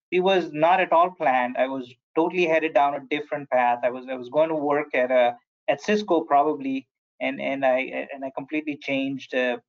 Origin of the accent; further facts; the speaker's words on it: India; moved away as an adult; now in United States; I grew up in India, and internet had just shown up.